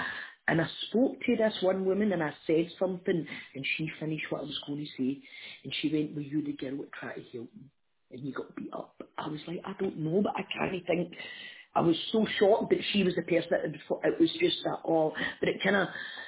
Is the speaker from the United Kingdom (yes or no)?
yes; Glasgow, Scotland, United Kingdom; Yeah, it's in Glasgow. It's a very deprived area where it was back then.